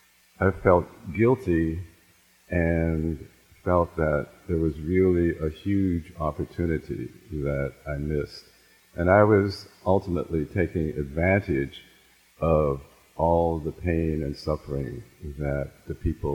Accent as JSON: {"language": "English", "town": "Washington", "region": "District of Columbia", "country": "United States", "tie": "born or raised there", "said": "I grew up in Washington, D.C."}